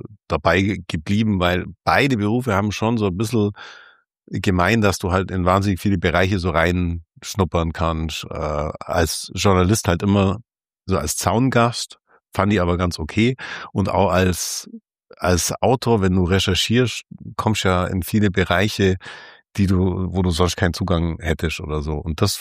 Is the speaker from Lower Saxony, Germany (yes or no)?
no; Baden-Württemberg, Germany; Und ich bin Schwabe, ja.